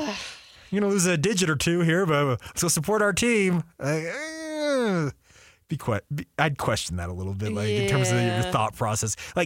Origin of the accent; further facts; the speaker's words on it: Utah, United States; Because I had grown up, I'm a kid from Utah.